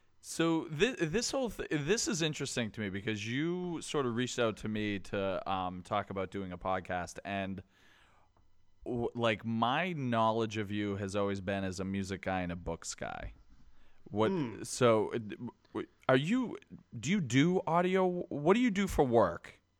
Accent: Brockton, Massachusetts, United States; Growing up in Chatham West during the summer, hanging out at the pool, basically just running amok

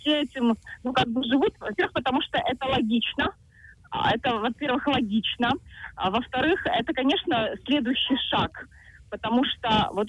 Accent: Crimea, Ukraine; Я просто крымчанка, да. Я украинка

